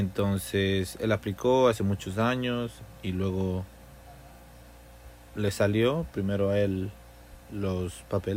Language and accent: Spanish; Gualaceo, Azuay, Ecuador; moved away; Ecuador, a la provincia de La Suay, Gualaceo.